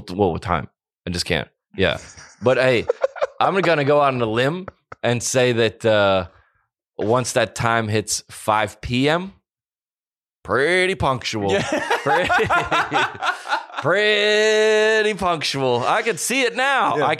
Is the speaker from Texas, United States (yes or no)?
no; Bentonville, Arkansas, United States; I'm from Bentonville, Arkansas.